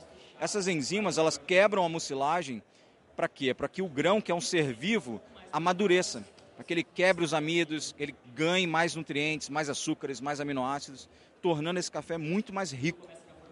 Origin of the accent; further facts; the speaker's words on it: Rio de Janeiro, Brazil; como carioca, assim, mais acostumado com uma cervejinha, o açaí de manhã também, água de coco.